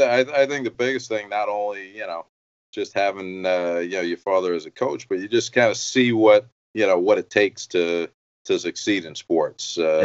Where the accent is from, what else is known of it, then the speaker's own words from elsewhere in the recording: Oceanside, New York, United States; So I was born and raised in Oceanside, New York.